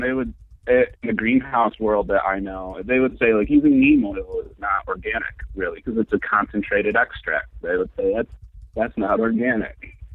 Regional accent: Dearborn, Michigan, United States; So, Dearborn. I'm from Dearborn, which is right outside of Detroit. It's suburban.

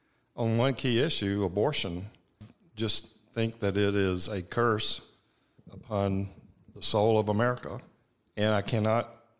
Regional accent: Beaufort, Georgia, United States; I grew up in Beaufort, Georgia, which is, you know, 20 miles from Winder.

